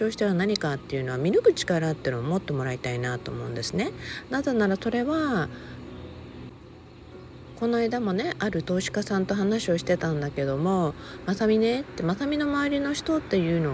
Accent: Okinawa, Japan; 沖縄に住んで、ね、生まれ育った沖縄でね、まあ、そんな裕福といえるような環境で生まれたわけではないので、まあ、普通当たり前っていうか、普通のね家庭に生まれ育ちました。

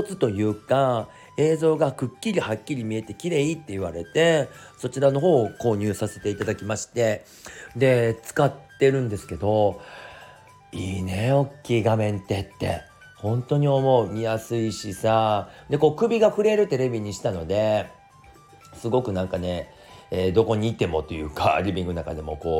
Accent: Osaka, Japan; 私の地元大阪

